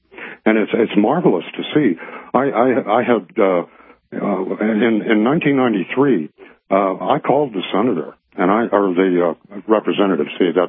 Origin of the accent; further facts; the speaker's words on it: Colorado, United States; growing up in Colorado, you know, I'm a dairy farm boy. I got, you know, the Southern Baptist religion, the Constitution, and Bill of Rights, along with my morning pancakes in the morning before I went to school.